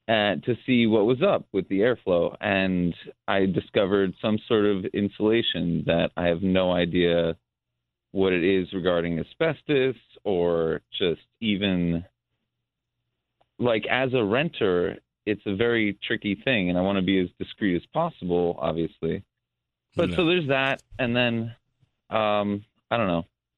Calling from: Hurley, New York, United States; Calling from Hurley

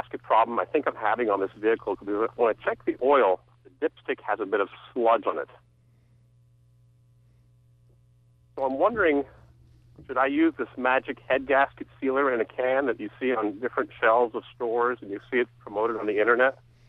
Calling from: Saranac, New York, United States; in Saranac.

